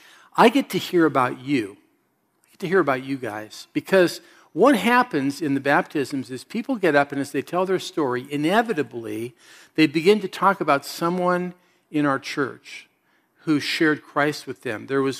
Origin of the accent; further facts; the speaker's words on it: California, United States; And so we're from Southern Cal, and occasionally we've gone down to this arts festival.